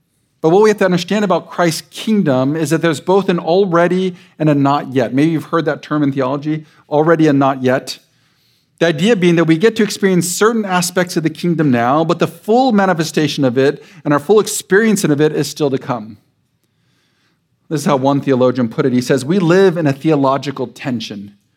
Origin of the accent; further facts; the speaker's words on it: California, United States; We're from Southern California, so I don't think we have any idea what that means.